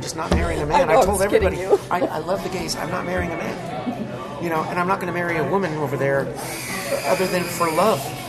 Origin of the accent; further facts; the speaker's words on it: United States; I tell them I'm from the United States, and they immediately tell me that Donald Trump is insane.